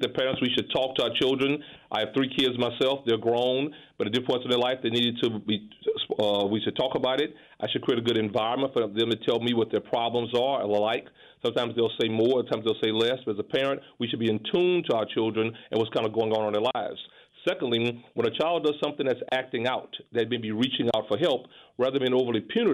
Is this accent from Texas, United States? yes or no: yes; Beaumont, Texas, United States; now in Louisiana, United States; I'm from the South. I'm from Beaumont, Texas. Very proud of it. Happy to be here in Louisiana. I'm a new guy here.